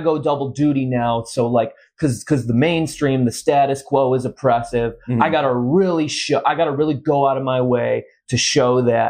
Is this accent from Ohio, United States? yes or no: yes; Ohio, United States; we're not far right by any means whatsoever from Ohio, but we are white dudes from Ohio.